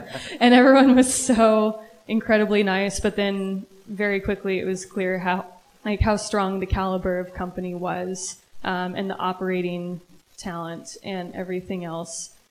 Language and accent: English; Long Beach, California, United States; now in Nashville, United States; I'm an LA native. I'm from Long Beach.